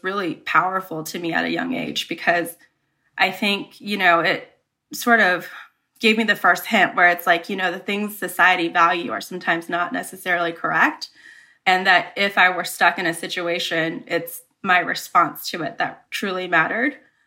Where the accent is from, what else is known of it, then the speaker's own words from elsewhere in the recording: Bakersfield, California, United States; But yeah, I grew up in Bakersfield.